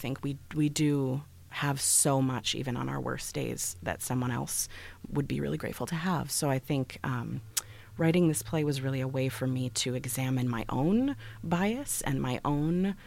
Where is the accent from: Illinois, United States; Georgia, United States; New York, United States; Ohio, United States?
Illinois, United States; Waukegan; I grew up in Waukegan, but I ended up relocating back, coming back home again.